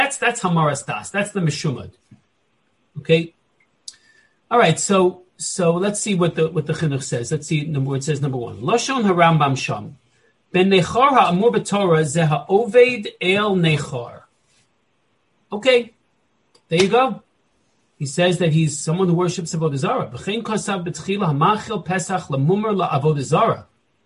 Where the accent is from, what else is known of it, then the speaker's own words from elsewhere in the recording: New York City, New York, United States; Where I grew up in the Bronx, it was at 6:30 in the morning because they had to be at work early, right?